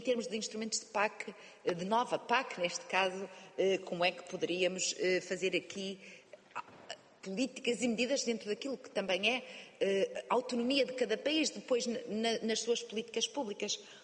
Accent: Norte, Portugal; Eu sou do Alto Minho e volta e meia perguntam-me se estou em Espanha.

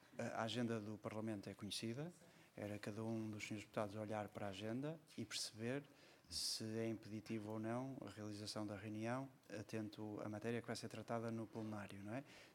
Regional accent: Porto, Portugal; sou do Porto e tenho que fazer essa viagem.

